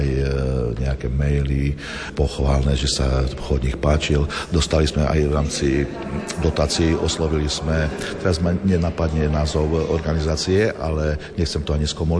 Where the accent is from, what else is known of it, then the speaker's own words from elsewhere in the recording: Šaca, Košice Region, Slovakia; ja som, nie som rodený Šačan, ja som sa v 5 rokov prisťahoval do Šace